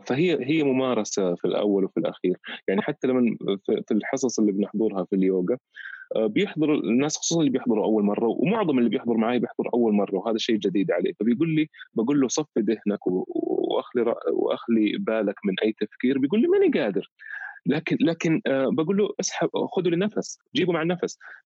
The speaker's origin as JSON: {"language": "Arabic", "country": "Saudi Arabia", "said": "يمكن هنا الناس ما كان في اطلاع عليها كثير عندنا في السعودية،"}